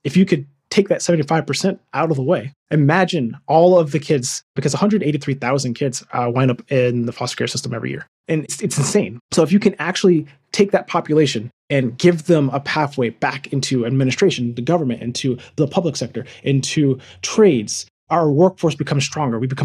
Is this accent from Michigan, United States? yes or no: yes; Detroit, Michigan, United States; born there; I was born in Detroit, Michigan, and I've talked on some other previous podcasts about my life growing up